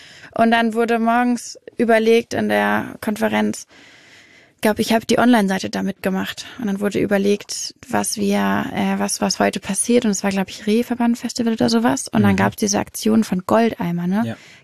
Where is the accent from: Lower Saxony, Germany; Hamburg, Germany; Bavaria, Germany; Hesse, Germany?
Hamburg, Germany; Natürlich, bin ja auch Hamburgerin.